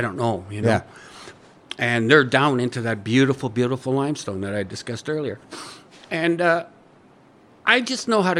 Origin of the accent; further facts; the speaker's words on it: Ontario, Canada; I grew up in Northern Ontario. My dad was a mining engineer in Elliott Lake.